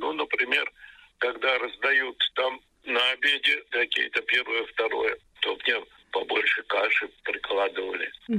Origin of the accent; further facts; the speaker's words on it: Leningrad, Saint Petersburg, Russia; Ну, я говорю, из Ленинграда.